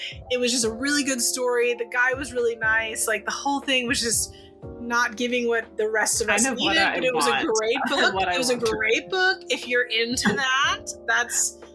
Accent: United States; Like I'm American.

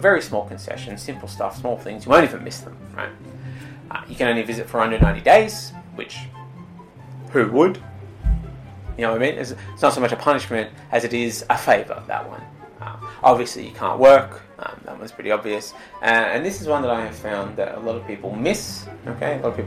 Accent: Australia; See, as an Australian, when you enter America, you usually will enter using an ESTA visa, right?

